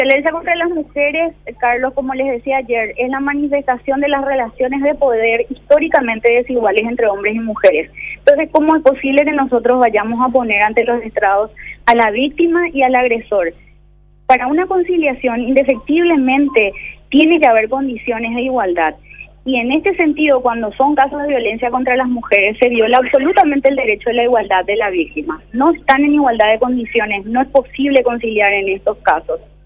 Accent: Paraguay; Todos somos paraguayos, todos somos paraguayas

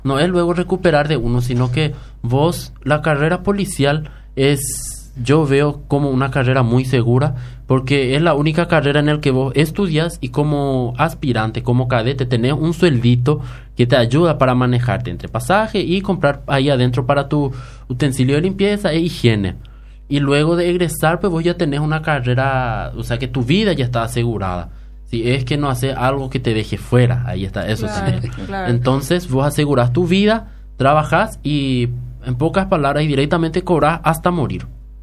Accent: Paraguay; No todos somos de Asunción, la mayoría, claro, somos del interior.

